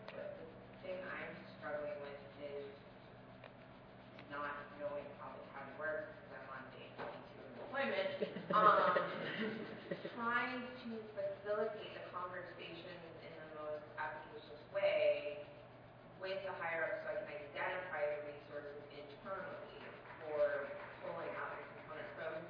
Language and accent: English; Oregon, United States; And so I'm from Oregon, and so we have the transformation bill